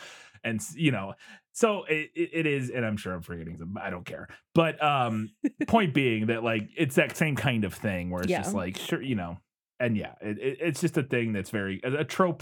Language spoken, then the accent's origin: English; United States; as an American, you know, I think a lot of us still are trying to find and peel back those layers within us that were created growing up in a deeply conservative culture